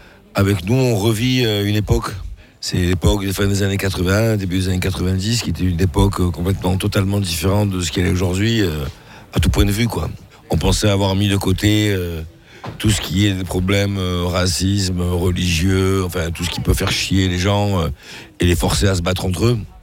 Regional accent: Sète, Occitanie, France; Ben moi, j'ai grandi à Sète. Mon père, il faisait défiler pour les 10 maillots. Donc, j'ai grandi à la Corniche. J'allais à l'école Paul Langevin quand j'étais petit.

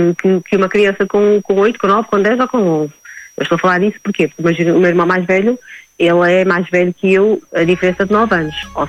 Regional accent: Portugal; also born or lived in Luanda, Angola; Eu nasci em Luanda, eu e os meus irmãos. Nós somos 5 irmãos, um faleceu, mas somos continuamos a ser 5, obviamente. Só o meu irmão mais novo é que já nasceu cá em Portugal. Eu cheguei cá, tinha cerca de 3

